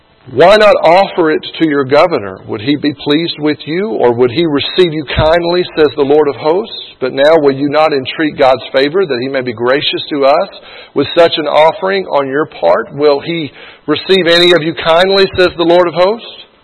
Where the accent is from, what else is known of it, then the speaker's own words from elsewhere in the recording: Blytheville, Arkansas, United States; I remember growing up in Blytheville, Arkansas